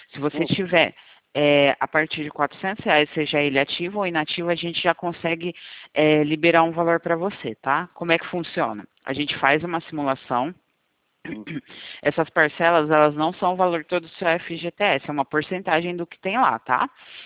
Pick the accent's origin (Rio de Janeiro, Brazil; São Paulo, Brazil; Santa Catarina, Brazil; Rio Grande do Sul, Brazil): São Paulo, Brazil; Valinhos; eu sou de Valinhos. Valinhos, São Paulo.